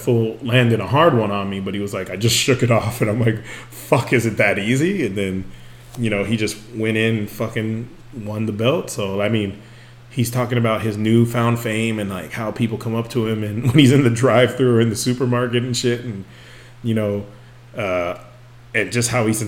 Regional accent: Merced, California, United States; Merced, for those of you who don't know, that's like where my home is, my hometown in the countryside of California.

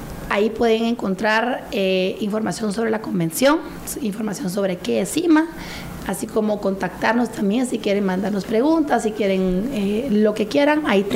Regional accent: Guatemala; como guatemalteca Y segundo, que todo como exalumna de la Marroquín

